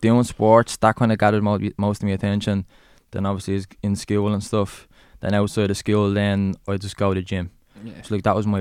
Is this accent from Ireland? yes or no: yes; Dublin, Leinster, Ireland; The Liberties, Dublin, like